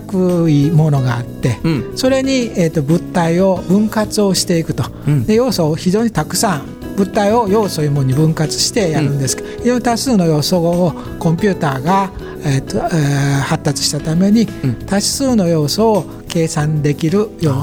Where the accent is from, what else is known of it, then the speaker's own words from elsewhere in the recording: Kansai, Japan; now in Aichi, Japan; あの愛知県に来るということが、うん、生まれも育ちも、まあ大阪、神戸、京都ぐらいをうろうろしてたんですから、